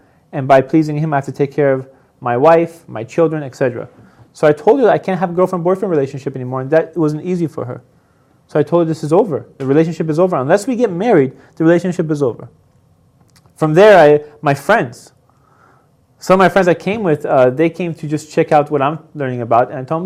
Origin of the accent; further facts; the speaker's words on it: Iran; we're all from Persia, we're all from here.